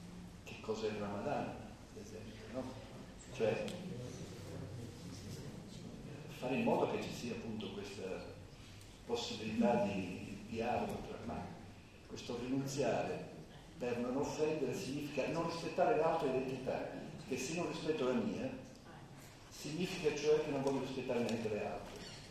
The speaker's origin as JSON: {"language": "Italian", "region": "Sicily", "country": "Italy", "moved": "yes", "lives_now": "Bologna, Italy", "said": "e sono siciliano però."}